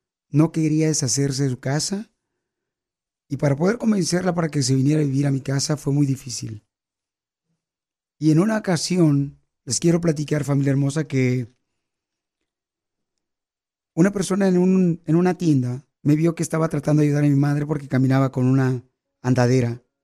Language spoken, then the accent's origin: Spanish; Durango, Mexico; now in United States; Porque aquí venimos de Durango a Estados Unidos.